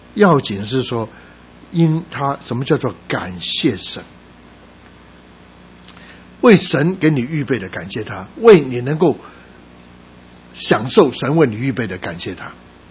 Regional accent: Guangdong, China; 我们广东人很讲究，然后火气大。

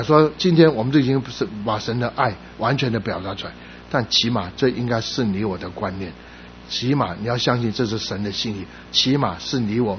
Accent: China; now in United States; 我是中国人，在美国人的当中

